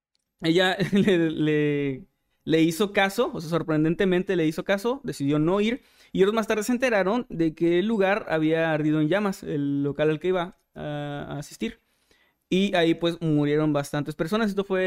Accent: Mexico; que es un poco más cercano a nosotros como mexicanos

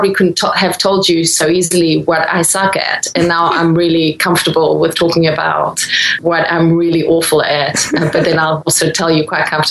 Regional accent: Durban, KwaZulu-Natal, South Africa; now in United States; where I grew up in Durban

